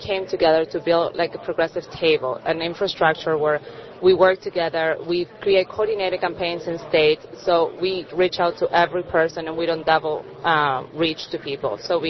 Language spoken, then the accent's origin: English; Argentina; I'm from Argentina